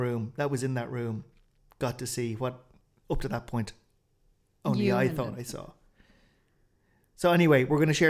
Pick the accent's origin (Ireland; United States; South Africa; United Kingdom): Ireland; Like, we're Irish. Like, I know, yeah.